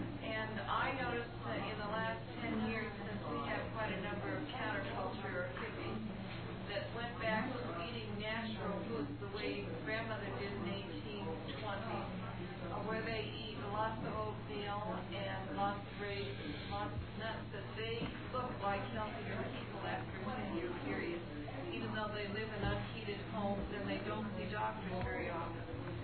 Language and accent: English; Boulder, Colorado, United States; I noticed I'm from Boulder, Colorado